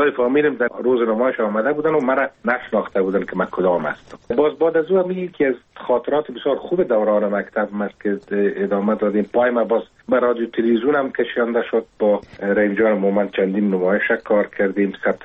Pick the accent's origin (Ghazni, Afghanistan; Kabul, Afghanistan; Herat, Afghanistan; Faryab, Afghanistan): Kabul, Afghanistan; born or raised there